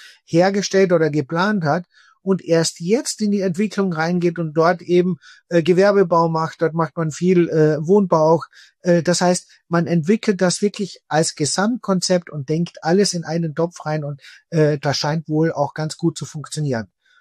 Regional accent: Spittal an der Drau, Carinthia, Austria; ich komme aus Spital an der Drau, einer kleinen Mittelstadt in Kärnten.

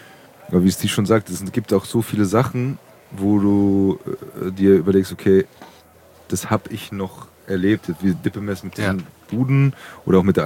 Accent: Frankfurt, Hesse, Germany; Und ich bin in Praunheim aufgewachsen.

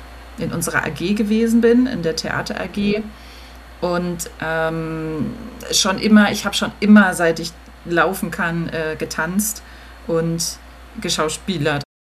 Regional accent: Rhineland-Palatinate, Germany; now in Darmstadt, Germany; komme gebürtig aus der Pfalz. Dort habe ich auch mein Abitur gemacht und bin jetzt in Darmstadt.

